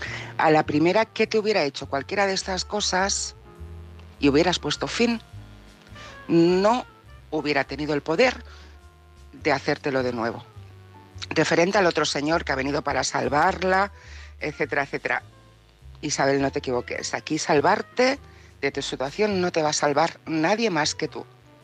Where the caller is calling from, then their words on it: Barcelona, Catalonia, Spain; de Barcelona